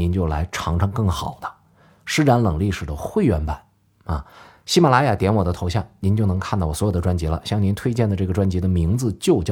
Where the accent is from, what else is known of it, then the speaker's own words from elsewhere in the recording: Northeast China, China; accent: Northeastern; 我们东北话咖了